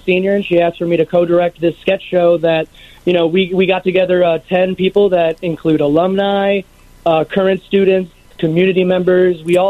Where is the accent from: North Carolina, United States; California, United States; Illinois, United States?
Illinois, United States; Evergreen Park; Oaklawn area is where I work, but I'm from Evergreen Park.